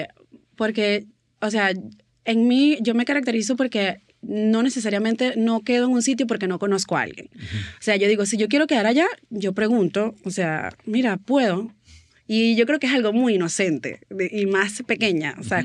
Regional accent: Maracay, Aragua, Venezuela; yo vengo de Maracay, y así había otros más de la Católica, y yo era la única de Maracay.

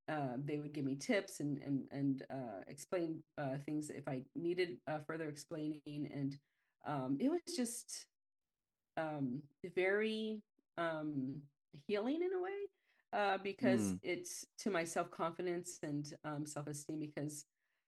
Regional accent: El Paso, Texas, United States; also born or lived in Austin, United States; I want to say it was probably when I transferred universities back to my hometown of El Paso.

